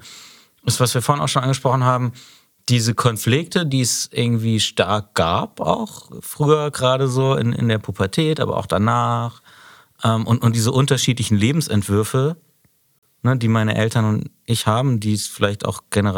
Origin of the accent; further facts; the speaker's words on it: Freiburg, Baden-Württemberg, Germany; now in Berlin, Germany; ich bin aus Freiburg weggezogen, aber ich lebe jetzt auch schon 20 Jahre in Berlin und auch schon sehr lange in der gleichen Wohnung und werde auch nicht ausziehen.